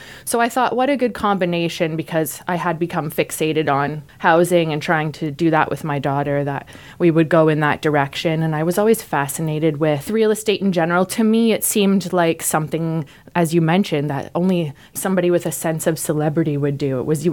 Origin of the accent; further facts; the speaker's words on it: Garden Hill, Ontario, Canada; now in Camborne, Canada; So I grew up in Garden Hill. I went to school in Coburg High School, St. Mary's High School